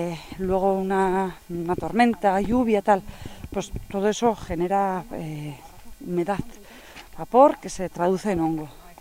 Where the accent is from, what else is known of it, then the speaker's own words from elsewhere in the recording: Lasarte-Oria, Basque Country, Spain; mi ama de La Sarte, mi aita de Hernani, pero bueno, hemos crecido, estudiado y todo en La Sarte.